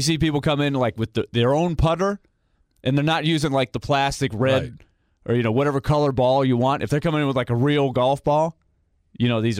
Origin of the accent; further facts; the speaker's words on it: Orlando, Florida, United States; And there was one called Pirate's Cove when I was growing up in Orlando.